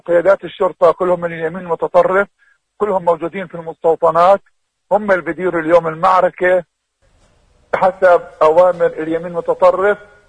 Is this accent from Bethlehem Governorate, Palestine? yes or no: no; Jerusalem, Palestine; فبنأمل إنه اليوم إحنا كفلسطينيين مقدسيين مع إخواننا في الداخل الفلسطيني نوحد طاقاتنا نوحد جهودنا